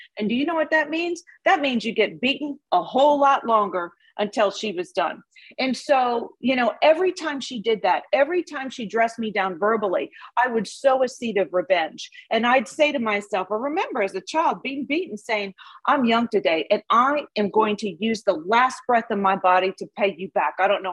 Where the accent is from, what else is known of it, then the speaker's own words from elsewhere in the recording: New Orleans, Louisiana, United States; I, growing up in New Orleans, I was baptized Catholic.